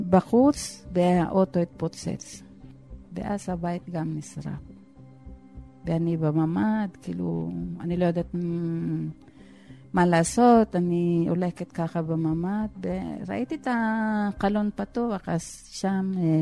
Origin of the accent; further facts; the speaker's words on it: Philippines; Hebrew is a second language; אני לא ישראלי, אני פיליפיני.